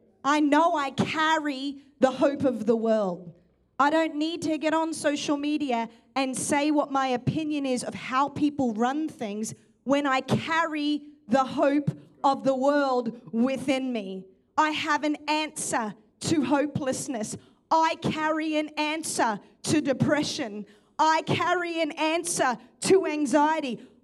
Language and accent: English; Townsville, Queensland, Australia; When I was growing up in Townsville, I had uncles who were suffering under the weight of a generation who's done this before